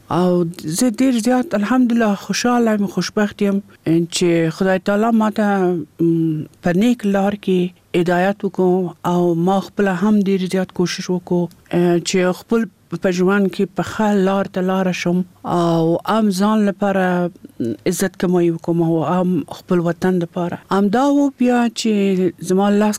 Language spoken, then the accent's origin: Pashto; Kabul, Afghanistan; زه د کابل یم او په کابل ښار کې پیدا شوم او دم دلته په کابل کې ما سبق وایله ده.